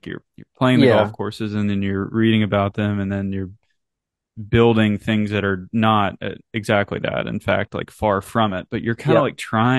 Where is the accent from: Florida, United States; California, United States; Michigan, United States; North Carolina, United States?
North Carolina, United States; I grew up in North Carolina, so Pinehurst was obviously a huge influence.